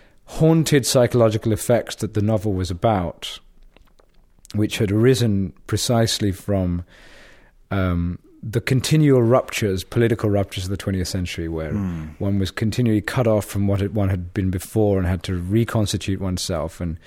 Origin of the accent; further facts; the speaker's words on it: England, United Kingdom; I grew up in England with really a very conventional English upbringing, except that my family would go to Calcutta every few years